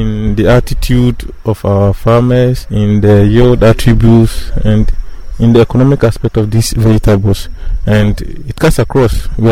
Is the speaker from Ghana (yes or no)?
yes; Ghana; I'm from Ghana.